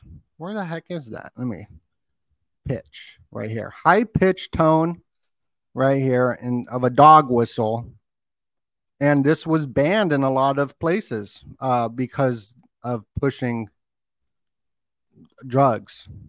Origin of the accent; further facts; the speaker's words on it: Las Vegas, Nevada, United States; And I grew up in Vegas.